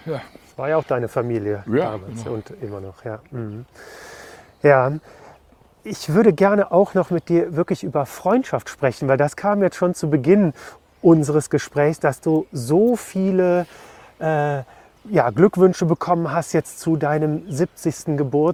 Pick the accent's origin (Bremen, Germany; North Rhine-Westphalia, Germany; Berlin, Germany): North Rhine-Westphalia, Germany; Cologne; born there; ich bin in Köln geboren.